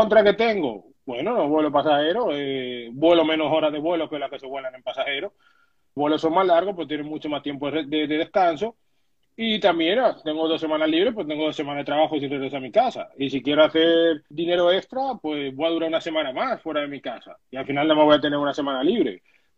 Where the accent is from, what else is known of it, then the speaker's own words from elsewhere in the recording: Madrid, Community of Madrid, Spain; como me crié en España, iba 2 o 3 veces al año a Dominicana, de Madrid